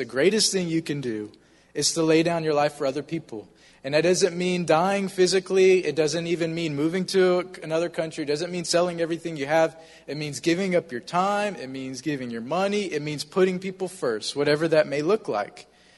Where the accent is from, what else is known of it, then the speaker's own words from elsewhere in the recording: United States; I'm like, I'm from Georgia, South Carolina, you know, these are not my teams.